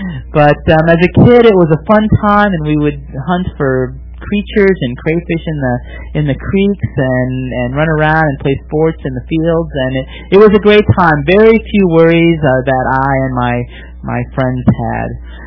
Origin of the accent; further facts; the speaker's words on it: Milwaukee, Wisconsin, United States; Now, as a kid, I grew up in Wisconsin, in Milwaukee.